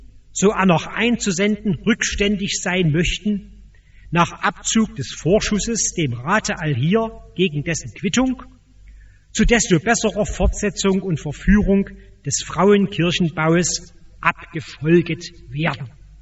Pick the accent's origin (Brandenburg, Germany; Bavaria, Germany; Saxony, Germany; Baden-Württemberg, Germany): Saxony, Germany; Dresden; Ich bin in Dresden geboren und ich bin oft an dieser Kirche als Kind vorbeigegangen.